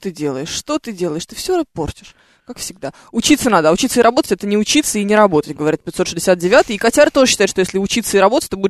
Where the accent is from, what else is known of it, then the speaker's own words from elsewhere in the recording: Moscow, Russia; Мы сами москвичи